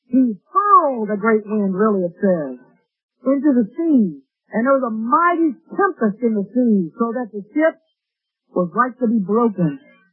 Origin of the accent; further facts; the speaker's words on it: Midwest, United States; thank God I'm not a Yankee, you know? I'm a Midwesterner.